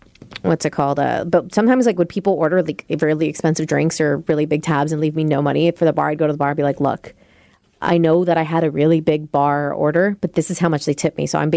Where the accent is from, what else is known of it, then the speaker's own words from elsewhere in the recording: Seattle, Washington, United States; But we know we're just from Seattle.